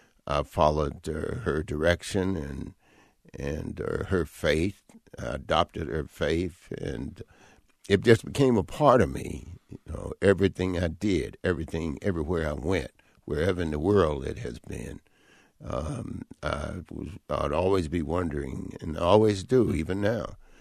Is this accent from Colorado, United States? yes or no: no; High Point, North Carolina, United States; We grew up poor. My grandmother raised me, and we lived in the poor section of town